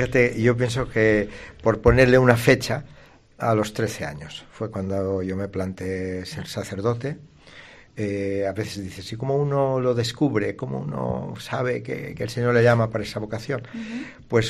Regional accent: Valencian Community, Spain; me llamaron a Valencia, porque mi pueblo es provincia de Alicante, pero pertenece al arzobispado de Valencia.

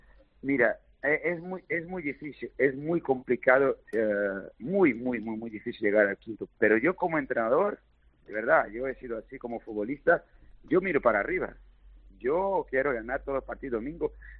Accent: Rio Grande do Sul, Brazil; en Brasil yo vivo a 150 kilómetros de Argentina, ¿sabes? Yo soy ahí de la Pampa

